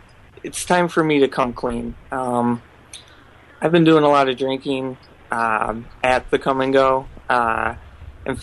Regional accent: Flint, Michigan, United States; That is my hometown, so.

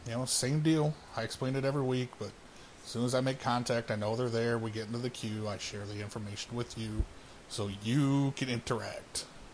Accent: Trenton, New Jersey, United States; I'm from Trenton, New Jersey.

